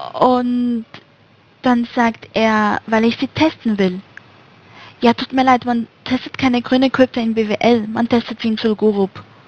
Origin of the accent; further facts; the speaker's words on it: Zurich, Switzerland; Nee, Zürich.